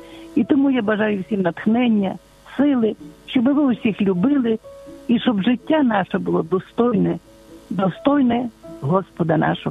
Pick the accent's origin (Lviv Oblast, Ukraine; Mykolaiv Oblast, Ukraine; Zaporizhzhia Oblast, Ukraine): Lviv Oblast, Ukraine; Lviv; як у нас у Львові кажуть